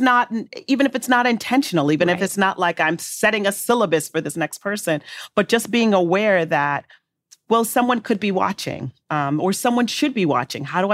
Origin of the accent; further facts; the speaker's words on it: Chicago, Illinois, United States; Because I'm from Chi-Town, and my partner in the group, Meredith, was from New Jersey, the Garden State.